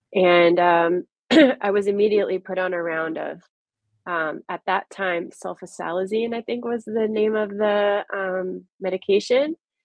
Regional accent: Maryland, United States; I'm from Maryland originally. The theater that I used to see all the dance companies was the Kennedy Center.

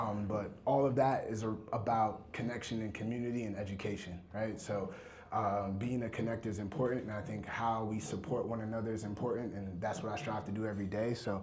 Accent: Brooklyn, New York, United States; I'm a pharmacist from Brooklyn, New York, primarily practicing in the medical cannabis space.

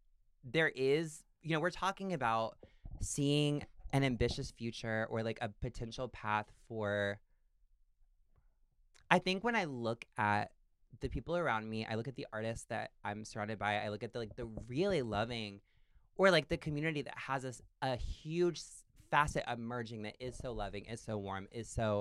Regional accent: the South, United States; you know, I'm from the South. I'm from a church. I'm from a Assemblies of God Pentecostal church.

